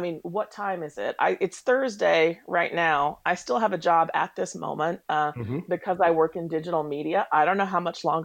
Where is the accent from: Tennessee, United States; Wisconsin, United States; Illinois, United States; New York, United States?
Tennessee, United States; So that takes away, that takes away one huge pest that I grew up with in Tennessee.